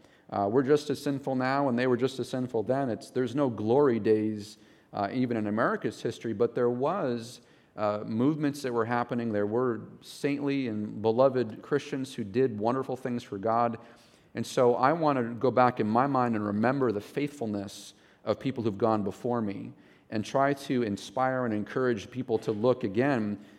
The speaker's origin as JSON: {"language": "English", "region": "New England", "country": "United States", "tie": "born or raised there", "said": "I'm from New England. We planted in the town I was born and raised"}